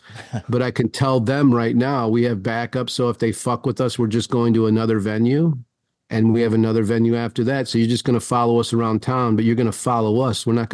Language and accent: English; Chicago, Illinois, United States; Yeah, and I come from the Chicago, and so, you know, saying those things in Chicago is nothing but a thing.